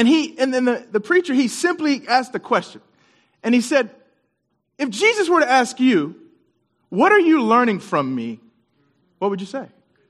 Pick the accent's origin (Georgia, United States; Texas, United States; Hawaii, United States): Texas, United States; Dallas; also born or lived in Houston; Encourage a fellow Texan. I was born in Houston, so amen. I grew up in Dallas, though